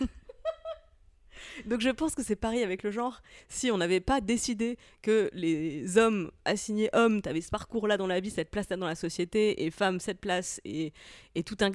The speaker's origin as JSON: {"language": "French", "region": "Grand Est", "country": "France", "said": "Je lui ai dit « Je viens de Moselle. » Lui aussi, il venait de Moselle. Et c'est une région qui a été déchirée par plusieurs guerres mondiales."}